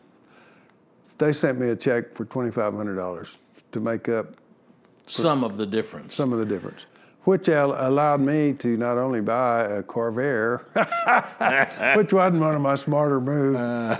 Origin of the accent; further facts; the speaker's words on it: Texas, United States; Well, because I'm from Texas, and I don't know really how that worked.